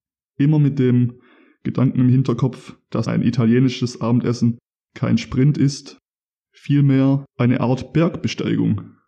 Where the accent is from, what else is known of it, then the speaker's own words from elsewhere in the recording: Stuttgart, Baden-Württemberg, Germany; wie man hier bei uns in Stuttgart im Schwabenland sagt